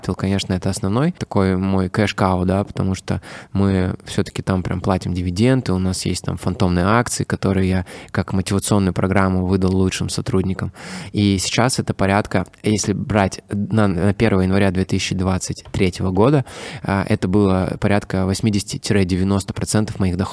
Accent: Ural, Russia; вот я детство провел на Урале

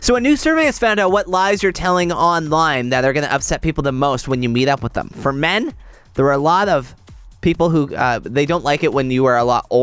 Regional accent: Canada; We're all Canadian.

